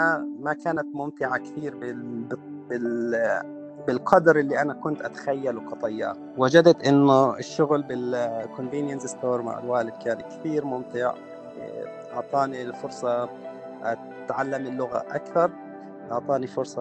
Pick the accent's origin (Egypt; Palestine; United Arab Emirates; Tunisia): Palestine; now in Australia; اجيت أنا من فلسطين، أنا والعائلة، على أستراليا. الوالد كان سابقنا بثلاث سنين.